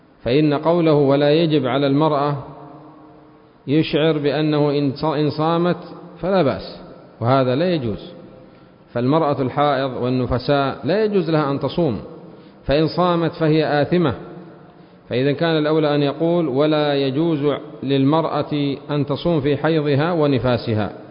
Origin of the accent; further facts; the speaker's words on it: Aden, Yemen; وفي بلادنا عدن المحروسة تغلق المطاعم